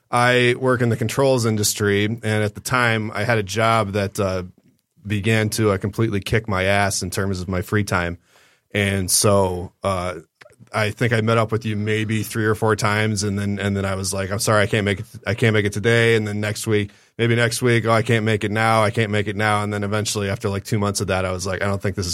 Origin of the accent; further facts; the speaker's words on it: Columbus, Ohio, United States; born there; I was born in Columbus, Ohio, and I spent the first 2 years of my life there. And my parents met in Duluth, Minnesota. I'm a pure-blooded Midwesterner.